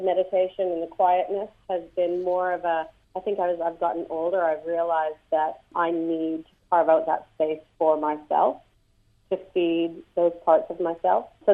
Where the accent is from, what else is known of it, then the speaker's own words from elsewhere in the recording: Canada; I'm in a mixed marriage. Philip's Korean, and I'm Canadian.